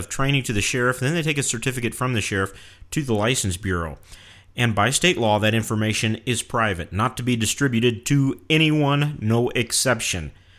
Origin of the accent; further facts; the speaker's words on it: Missouri, United States; I'd like to tell you about something that's going on back in my home state in Missouri right now.